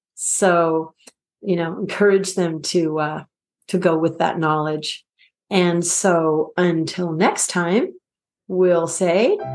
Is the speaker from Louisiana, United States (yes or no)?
no; Seattle, Washington, United States; I grew up in Seattle and there was the all city choir.